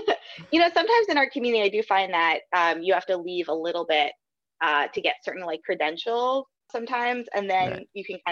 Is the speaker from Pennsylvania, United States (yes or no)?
yes; Pittsburgh, Pennsylvania, United States; now in New York City, United States; Sure, I grew up in Pittsburgh, and then I went to Israel for seminary, and after seminary, moved to New York City